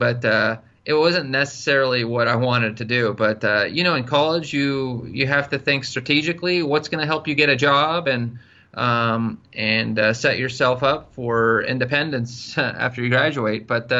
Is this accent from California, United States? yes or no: yes; California, United States; I grew up in the Bay Area of California.